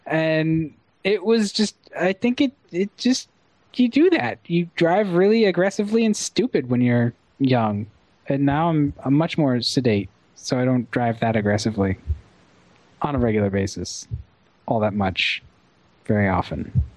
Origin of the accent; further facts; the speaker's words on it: United States; I grew up in America.